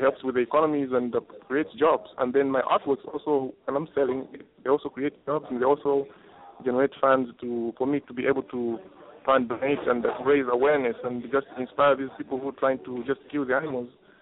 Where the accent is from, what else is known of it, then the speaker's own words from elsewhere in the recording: Zambia; now in Dallas, United States; I live in Dallas, I'm from Zambia.